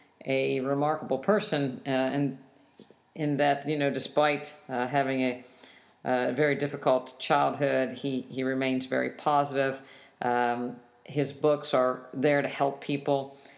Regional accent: West Virginia, United States; I grew up in West Virginia, and you know, it was one of those typical, you know, loving households

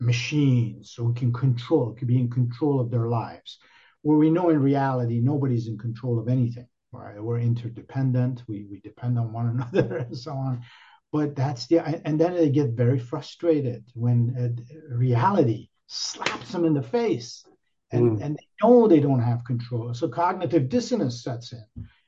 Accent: Iran; I was born in Iran.

